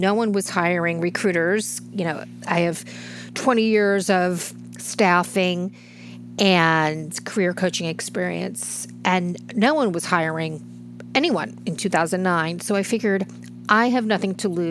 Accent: New Jersey, United States; I am from Jersey, and we don't pull any punches here.

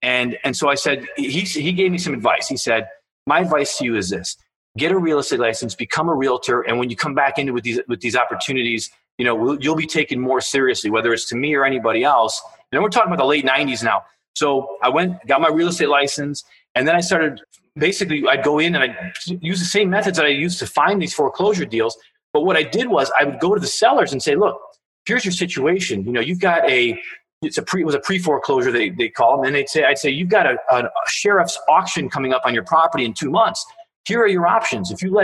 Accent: Chicago, Illinois, United States; Hey, so I grew up in Chicago. That's where I'm born and raised.

